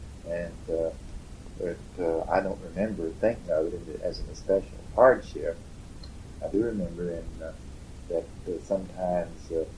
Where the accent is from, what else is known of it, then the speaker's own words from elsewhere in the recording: Oklahoma, United States; now in Gainesville, United States; From Oklahoma.